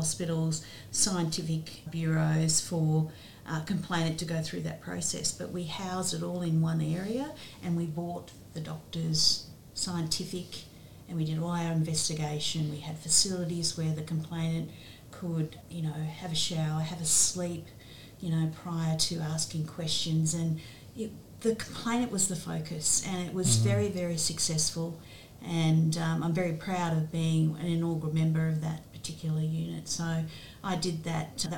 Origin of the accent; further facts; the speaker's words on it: Canberra, Australian Capital Territory, Australia; I grew up in Canberra. Oh. I was born in Cara. My family come from Cara, both my mother and father. And Dad moved to Canberra when I was very young. I think I was about two.